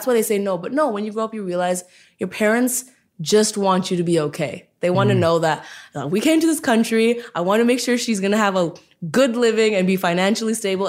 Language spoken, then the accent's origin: English; India; especially as an Indian woman, a huge, huge deal.